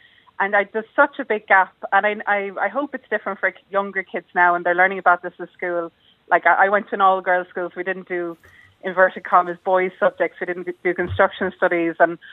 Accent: Limerick, Munster, Ireland; And then also, like I'm from Limerick, so we're Jordan City, and it's just beautiful and how geometric the city's laid out

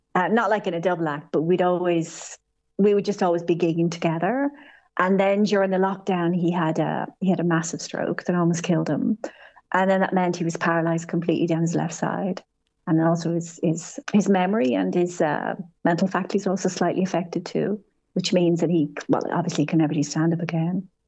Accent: Dublin, Leinster, Ireland; now in London, United Kingdom; I grew up in Terenure in Dublin, yeah. And then I left, I went to the States for a bit and then I moved to London. And that's where I've been here for about maybe 20, 30 years now.

